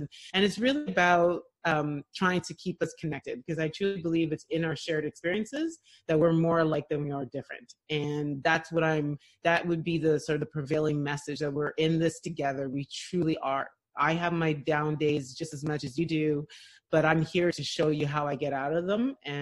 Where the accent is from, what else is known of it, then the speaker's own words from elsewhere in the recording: Montreal, Quebec, Canada; especially growing up in Montreal in the late 70s, you know, there was a lot of racism